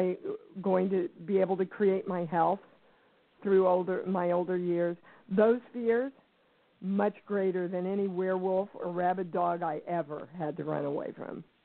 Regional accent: Kansas, United States; I came from Kansas from a very poor background.

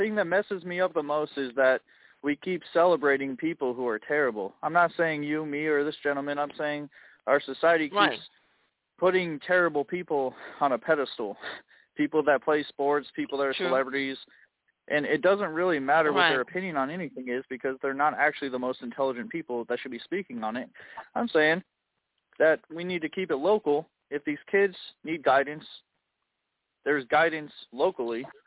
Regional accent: Illinois, United States; One is that I'm from Illinois, and four out of our last six governors went to prison for corruption.

